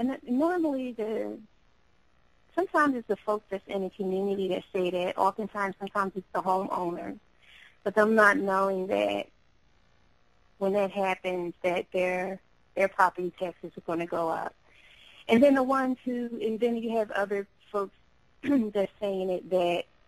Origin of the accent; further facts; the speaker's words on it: Philadelphia, Pennsylvania, United States; I'm from Philadelphia, born and raised, grew up majority of my life in West Philadelphia.